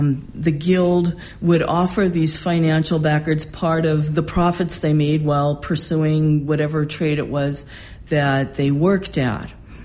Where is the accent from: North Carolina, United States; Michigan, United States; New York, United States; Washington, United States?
New York, United States; now in Los Angeles, United States; Well, I was born in New York and I grew up there, but most of my adult life I have lived in Los Angeles.